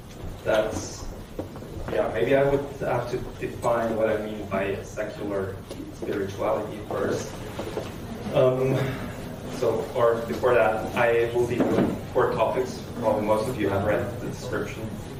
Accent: Bern, Switzerland; And also, I'm from Bern, and I thought, oh, well, let's go to Saint Etienne

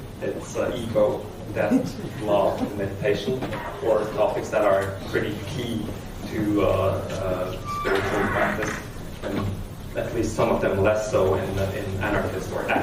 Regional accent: Bern, Switzerland; And also, I'm from Bern, and I thought, oh, well, let's go to Saint Etienne

